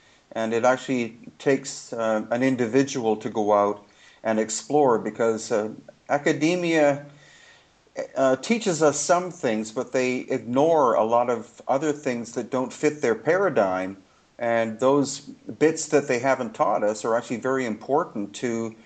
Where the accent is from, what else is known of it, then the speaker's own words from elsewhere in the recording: Canada; also born or lived in United States; now in Peru; Yeah, I was born in the U.S., but I grew up in Canada.